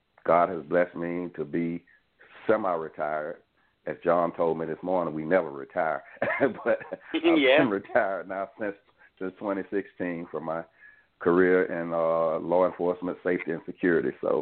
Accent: Aliceville, Alabama, United States; now in Alabaster, United States; I am currently in Alabaster, Alabama. Like Mr. Brooks, we both come from a small town, Aliceville, Alabama. We grew up together.

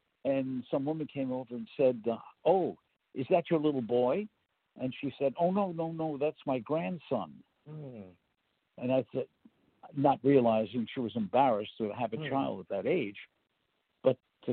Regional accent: New York City, New York, United States; So I was right in the heart of Harlem. And I was raised in the slum.

